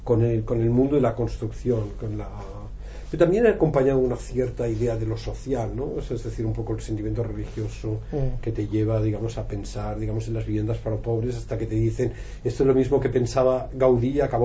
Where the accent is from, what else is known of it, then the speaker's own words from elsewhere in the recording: Cieza, Region of Murcia, Spain; Mi madre era catalana, ¿no? Es decir, pero sí, yo soy de Cieza, es decir.